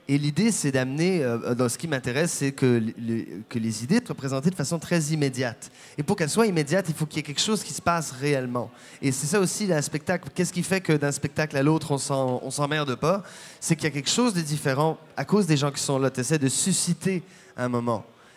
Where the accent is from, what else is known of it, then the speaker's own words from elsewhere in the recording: Quebec, Canada; also born or lived in New Brunswick / Ontario / Algeria; j'ai grandi au Québec, en Acadie et en Ontario.